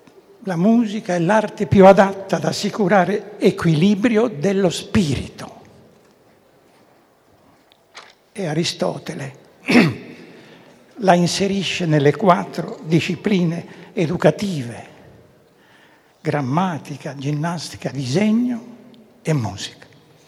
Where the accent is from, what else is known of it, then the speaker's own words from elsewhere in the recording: Sardinia, Italy; born there; io sono nato in Sardegna. E la Sardegna è un paese strano, perché è un'isola, pensate, tutta circondata dal mare.